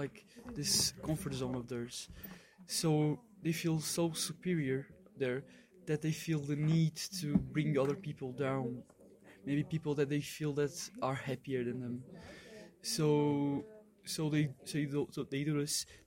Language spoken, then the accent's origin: English; Portugal; English is a second language; from Portugal